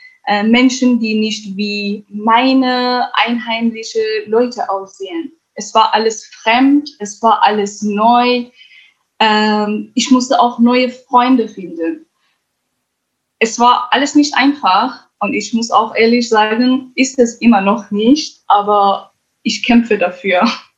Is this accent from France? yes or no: no; Sanandaj, Kurdistan, Iran; born there; first language Kurdish; German is a second language; wo ich geboren bin, Sanandaj, es ist wirklich eine sehr, sehr schöne Stadt mit sehr freundlichen Leuten. Dort gibt es viele Berge, einfach wunderschön.